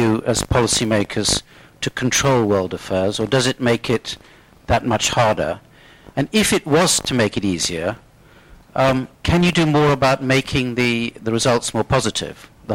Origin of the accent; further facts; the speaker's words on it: Oxford, South East England, United Kingdom; I'm from Oxford.